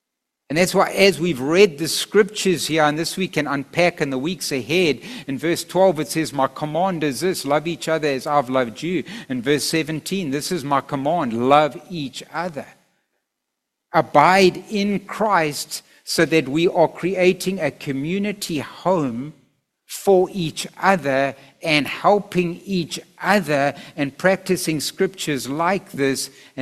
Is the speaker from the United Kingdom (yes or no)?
yes; England, United Kingdom; It's a H, but it's an H. I'm English, guys.